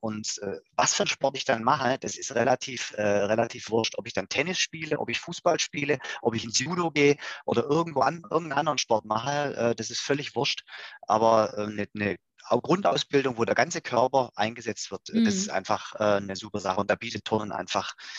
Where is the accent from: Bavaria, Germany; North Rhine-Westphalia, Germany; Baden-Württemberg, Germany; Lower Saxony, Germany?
Baden-Württemberg, Germany; Waiblingen; born there; ich bin ja gebürtiger Waiblinger, die Stauferstadt Waiblingen